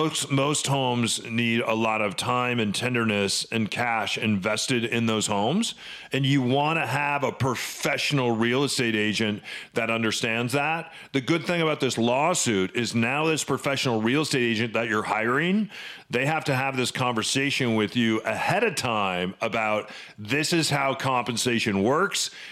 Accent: Gurnee, Illinois, United States; now in Washington, United States; where I grew up in Gurnee, Illinois, a $35,000 house where I grew up is maybe worth $100,000 to $110,000 today

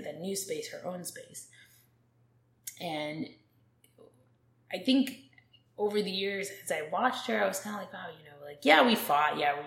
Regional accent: Cleveland, Ohio, United States; I didn't grow up in a rural place. I grew up in Cleveland, Ohio, right?

